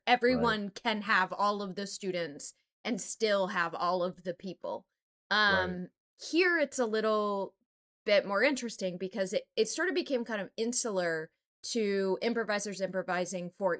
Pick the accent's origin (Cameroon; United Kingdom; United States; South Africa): United States; Texas; My casualty from growing up in Texas is coming out.